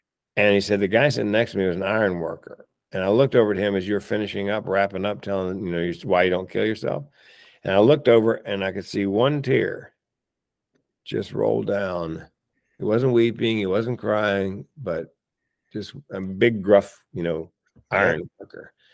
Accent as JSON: {"language": "English", "region": "Southern United States", "country": "United States", "tie": "born or raised there", "said": "But when I was growing up in the South, Southern United States, it was big boys don't cry."}